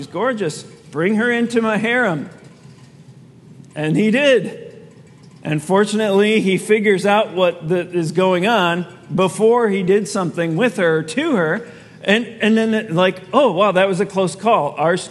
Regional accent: Ohio, United States; we grew up in Ohio. We just went there to see our family.

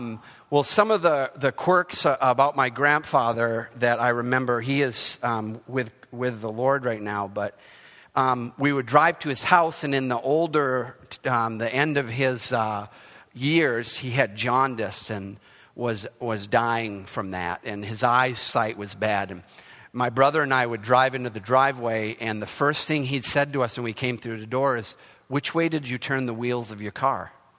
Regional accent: Maine, United States; I grew up in Maine

